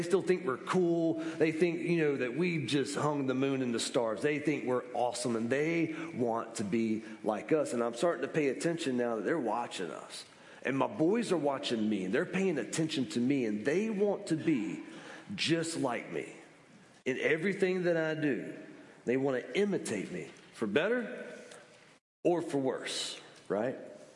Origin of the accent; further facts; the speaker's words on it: Columbus, Georgia, United States; I'm from Columbus, Georgia.